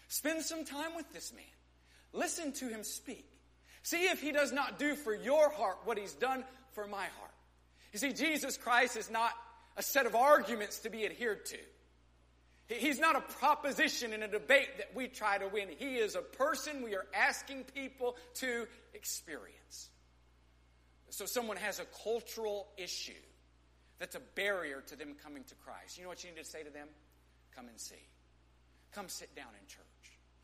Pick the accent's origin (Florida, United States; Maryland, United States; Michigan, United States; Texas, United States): Texas, United States; Midland; Now, I grew up in West Texas. Do I have any other West Texans in the room today? Praise the Lord for all you folks. I grew up in Midland, Texas.